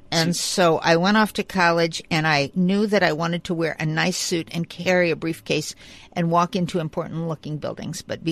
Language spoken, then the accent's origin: English; Ohio, United States; Actually, I grew up in a small town in southern Ohio. My dad was the high school basketball coach.